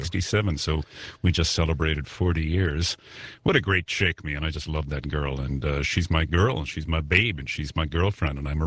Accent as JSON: {"language": "English", "town": "Chicago", "region": "Illinois", "country": "United States", "said": "He was from Florida. I was from Chicago."}